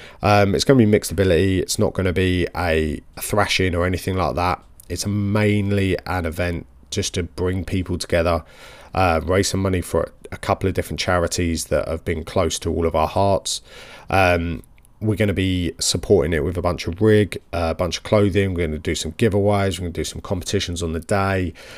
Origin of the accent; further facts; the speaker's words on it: United Kingdom; You know, we are British at the end of the day, so let's keep it British, keep it normal.